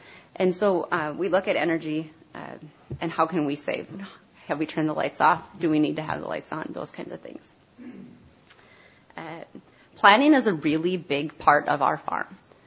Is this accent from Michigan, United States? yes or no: no; Minneapolis, Minnesota, United States; I'm originally from Minneapolis. So when I met my husband and moved to the farm, I had no idea what I was getting into.